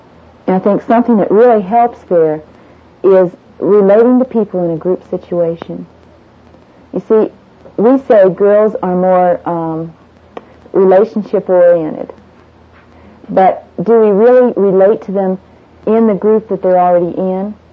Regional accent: United States; Yes, I'm an American.

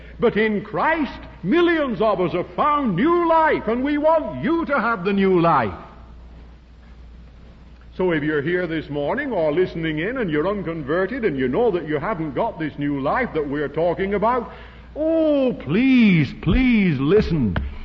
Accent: United Kingdom; Being British, I would have to say it like this.

